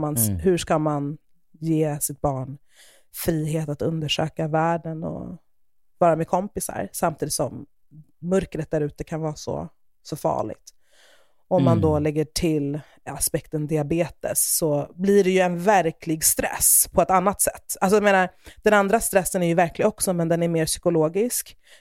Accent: Stockholm, Stockholm County, Sweden; Men också såklart för att den utspelar sig i mina hemtrakter.

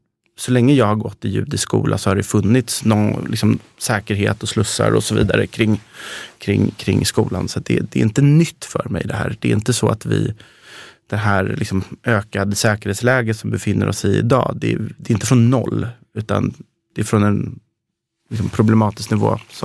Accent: Stockholm, Stockholm County, Sweden; jag är uppvuxen som sagt i Stockholm och jag har ju vuxit upp liksom i det judiska Stockholm. Jag gick ju i judisk liksom förskola, skola fram tills jag gick upp nian.

